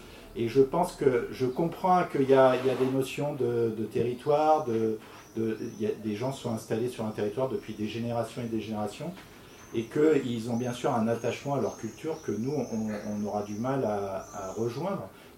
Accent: Île-de-France, France; moi, déjà, je suis né dans une zone rurale. Hein. Je suis né en Normandie et je suis né déjà à Mantes-la-Jolie, alors qui est une ville, si vous connaissez un peu, il y a le Val-Fouré, c'est une ville très, très urbaine et avec une forte présence d'immigration.

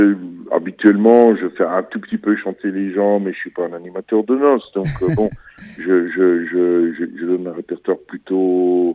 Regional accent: Netherlands; now in France; je suis néerlandais en France

